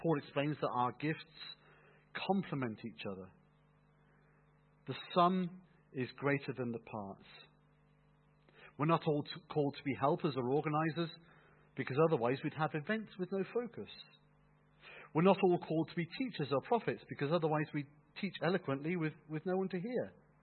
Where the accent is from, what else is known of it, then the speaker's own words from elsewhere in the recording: England, United Kingdom; I grew up in the Anglican Church in a sleepy village in rural England.